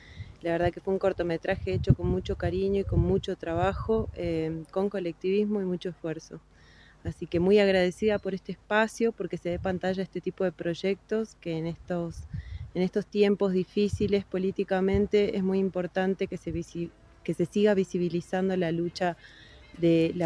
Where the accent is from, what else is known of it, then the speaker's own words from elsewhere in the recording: Jujuy, Argentina; soy de Jujuy